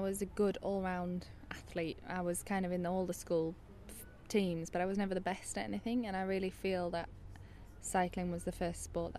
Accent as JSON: {"language": "English", "country": "United Kingdom", "said": "as a British woman"}